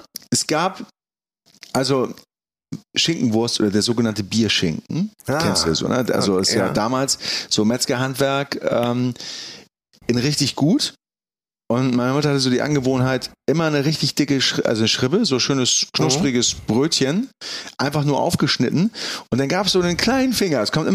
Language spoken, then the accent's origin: German; Kiel, Schleswig-Holstein, Germany; Also ich komme aus Kiel